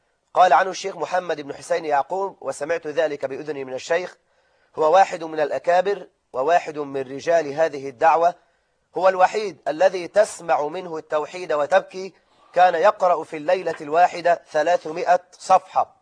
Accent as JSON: {"language": "Arabic", "country": "Egypt", "said": "سأذكر بعض كلمات لأهل العلم الكبار عندنا في مصر"}